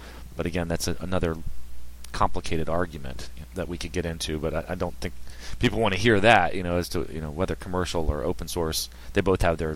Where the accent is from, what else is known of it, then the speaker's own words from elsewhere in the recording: Richmond, Virginia, United States; I'm from Richmond. I'm not from Hampton Roads originally.